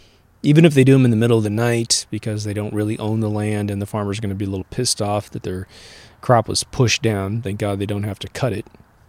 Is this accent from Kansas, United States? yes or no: yes; Kansas, United States; But what's strange is growing up in Kansas with tons of crops like wheat and hay to feed the animals